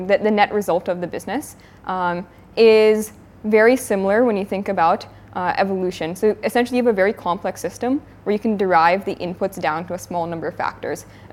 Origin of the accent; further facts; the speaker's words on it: Virginia, United States; Yeah, so I am from Northern Virginia, right outside Washington, D.C., and I went to Georgetown for undergrad and majored in biology.